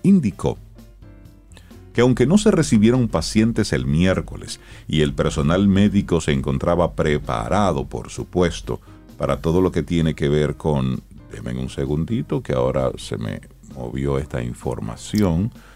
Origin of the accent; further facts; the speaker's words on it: Los Mameyes, Santo Domingo, Dominican Republic; Me duele porque yo me crié en esas calles.